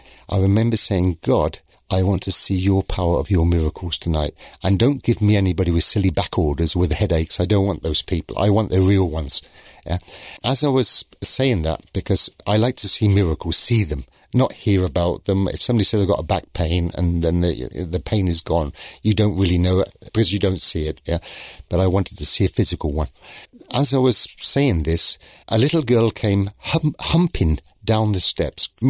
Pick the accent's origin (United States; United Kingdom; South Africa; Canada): United Kingdom; I can speak in English, yeah, because I'm British.